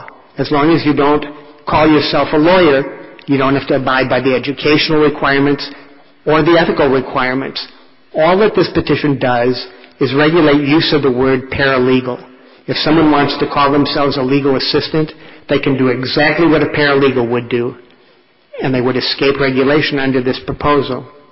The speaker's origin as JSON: {"language": "English", "town": "Madison", "region": "Wisconsin", "country": "United States", "said": "I'm an attorney from Madison."}